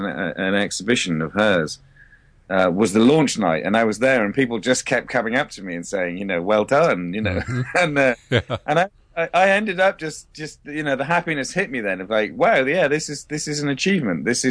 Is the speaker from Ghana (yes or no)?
no; United Kingdom; and I'm British. So, you know, it was my home country.